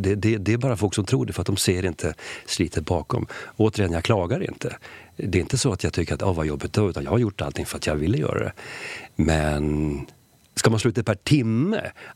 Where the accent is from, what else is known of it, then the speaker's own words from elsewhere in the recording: Sweden; Jag är ju svensk.